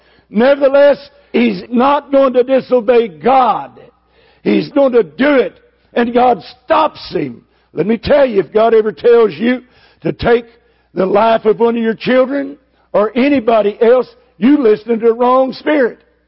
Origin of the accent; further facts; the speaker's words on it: Houston, Texas, United States; And I stood up and I said … from Houston, Texas.